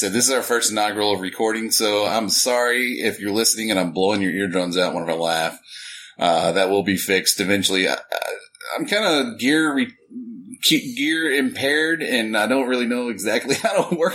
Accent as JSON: {"language": "English", "region": "Texas", "country": "United States", "said": "We're from the North Texas area. I won't tell you exactly"}